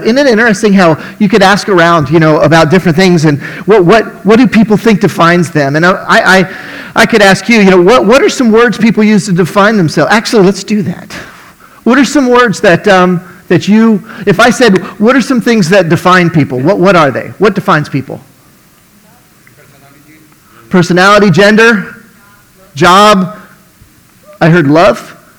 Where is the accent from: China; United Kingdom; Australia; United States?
United States; Miami, Florida; I grew up in Miami when I was a child. My neighbors were German. My neighbors were Chinese. My neighbors were Cuban.